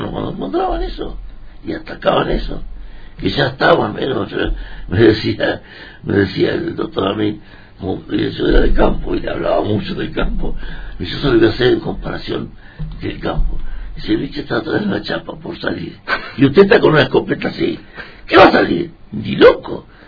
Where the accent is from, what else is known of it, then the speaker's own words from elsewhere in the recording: Olavarría, Buenos Aires Province, Argentina; Nativo de acá.